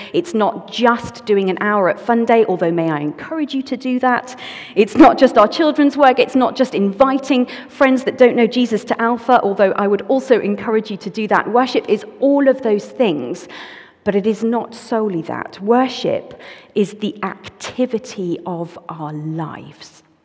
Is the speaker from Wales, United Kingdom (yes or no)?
yes; Wales, United Kingdom; accent: Welsh; moved away as an adult; also born or lived in London; Some of you may know that I'm Welsh. What we may not know is that until I was 21 years old, this is what I sounded like. And then I moved to Knightsbridge, didn't I? And I was there for 13 years.